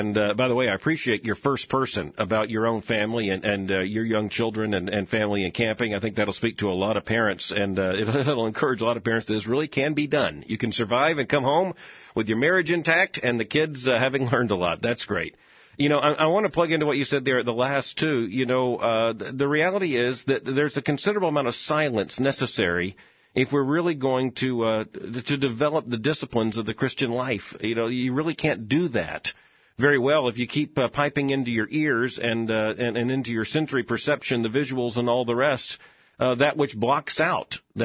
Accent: Florida, United States; I grew up in Florida. I grew up in a community, certainly when I was a younger boy, in which I could go outside, I could play in the neighborhood

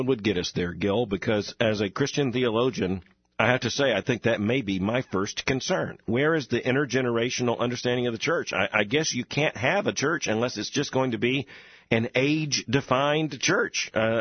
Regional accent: Florida, United States; Now, I grew up in South Florida.

